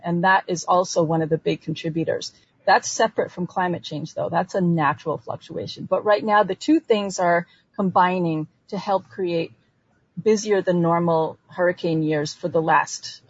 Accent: New England, United States; I'm from New England, and we talk about snowstorms a lot up there

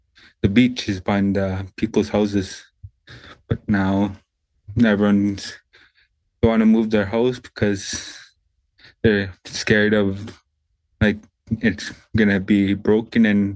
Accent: Tuktoyaktuk, Northwest Territories, Canada; I grew up in Tuktoyaktuk. I love that community.

